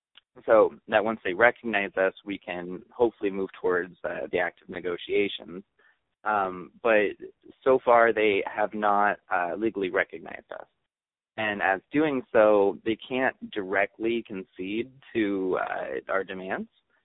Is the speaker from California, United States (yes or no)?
no; Portland, Oregon, United States; I'm just your average Portlander, born and raised in Oregon